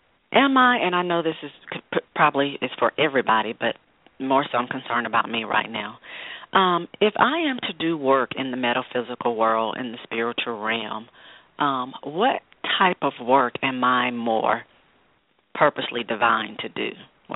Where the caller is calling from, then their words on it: Georgia, United States; I am calling from Georgia.